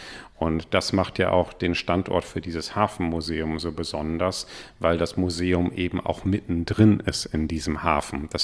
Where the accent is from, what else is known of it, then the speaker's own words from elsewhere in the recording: Germany; now in Scotland, United Kingdom; wie ist das als Schotter, als Deutscher in Schottland zu leben? Ich habe das sehr angenehm kennengelernt.